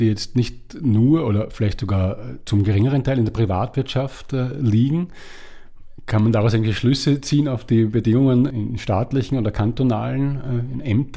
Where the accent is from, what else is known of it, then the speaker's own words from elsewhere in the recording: Austria; now in Switzerland; Mein erster Gedanke war, ja klar, ich komme aus Österreich